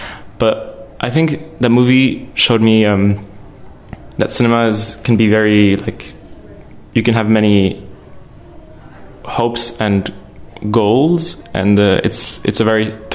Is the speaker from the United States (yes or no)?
no; Brussels, Brussels-Capital Region, Belgium; Born and raised in Brussels, so that's my cultural background.